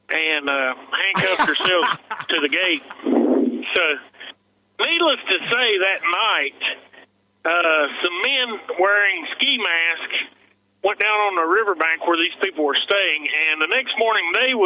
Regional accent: Appalachia, United States; If you haven't figured it out yet, I'm from the Appalachian Mountains, and we had a power plant that we hauled coal into to produce power.

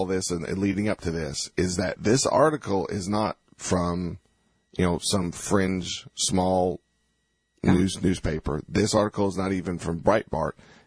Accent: the South, United States; I can remember being a little kid growing up in the South

